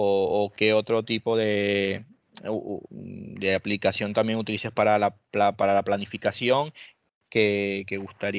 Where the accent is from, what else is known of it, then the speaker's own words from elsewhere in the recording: Venezuela; nos va a dar mucho orgullo a nosotros, primeramente como venezolanos